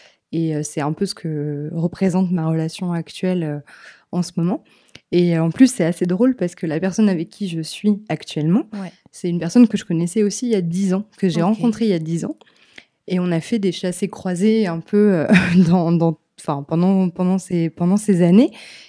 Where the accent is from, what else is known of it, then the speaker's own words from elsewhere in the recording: Nantes, Pays de la Loire, France; je suis une Nantaise de souche, je peux vous citer les marchés, je peux vous citer des endroits, je ne suis pas une touriste